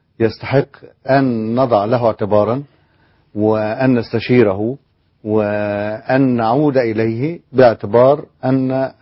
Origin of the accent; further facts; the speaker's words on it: Upper Egypt, Egypt; وأنا صعيدي ومن قرية صعيدية